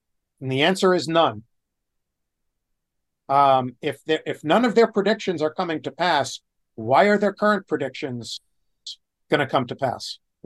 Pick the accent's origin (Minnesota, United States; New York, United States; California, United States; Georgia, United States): New York, United States; Brooklyn; also born or lived in New Jersey; You know, I grew up in Brooklyn and New Jersey